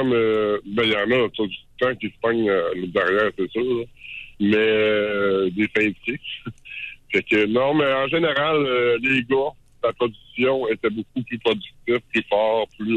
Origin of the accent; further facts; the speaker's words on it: Trois-Rivières, Quebec, Canada; Je viens de Trois-Rivières, je vous connais un peu.